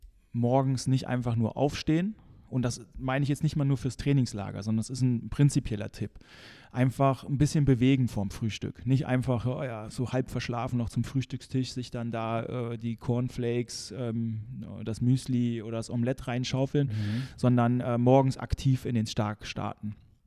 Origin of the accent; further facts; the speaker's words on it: Germany; wenn ich unbedingt da ein Brot essen möchte, weil ich so als Deutscher, wir sind ja so die Brotmenschen